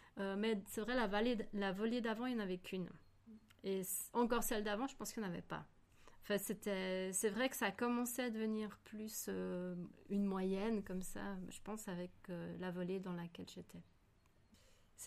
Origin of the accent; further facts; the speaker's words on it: Switzerland; en tant que pure Suisse, pour travailler sur un projet pur belge, ça n'allait pas.